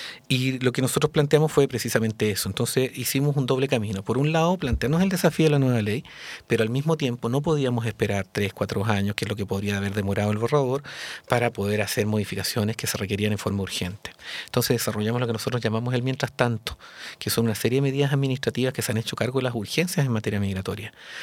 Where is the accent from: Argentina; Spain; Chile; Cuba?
Chile; Concepción, Biobío; Yo soy de Concepción